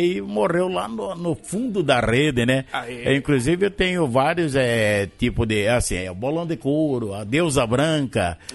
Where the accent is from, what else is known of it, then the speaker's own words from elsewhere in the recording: Várzea Grande, Mato Grosso, Brazil; Mas sou várzeagrandense, sou lá de Capão Grande, Grande, moro lá até hoje